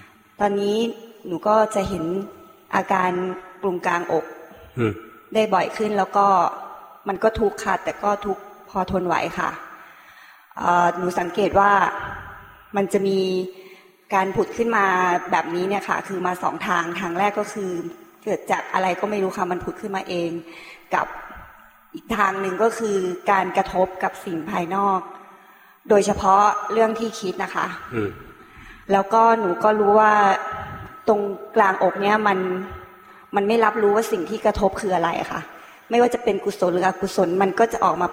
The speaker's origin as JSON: {"language": "Thai", "region": "Ubon Ratchathani", "country": "Thailand", "said": "หนูมาจากอุบลค่ะ"}